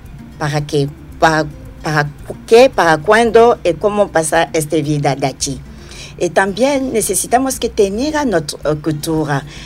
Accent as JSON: {"language": "Spanish", "country": "Côte d’Ivoire", "said": "Es una persona negra, es una persona de mi tierra, porque África es mi tierra. No solo Costa de Marfil, sino toda África."}